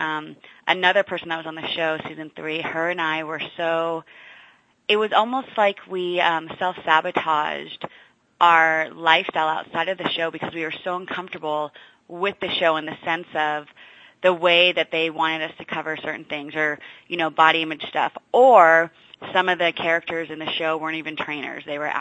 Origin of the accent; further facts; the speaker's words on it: San Francisco, California, United States; also born or lived in Los Angeles; You know, I'm born and raised in San Francisco. I lived in Los Angeles for 4 years.